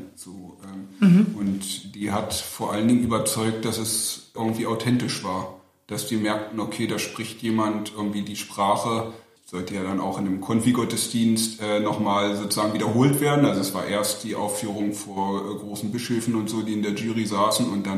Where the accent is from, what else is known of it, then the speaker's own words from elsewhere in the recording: Saxony-Anhalt, Germany; einen engen Kontakt zu Freunden aus meinem Heimatdorf, was bei Gardelegen liegt.